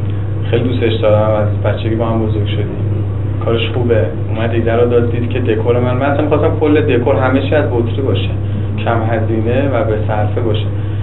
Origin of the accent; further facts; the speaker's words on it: Karaj, Alborz, Iran; من خودم بچه کرج هم کلک بالا به دنیا آمدم. دوره بچگیمو من تو کرج گذروندم.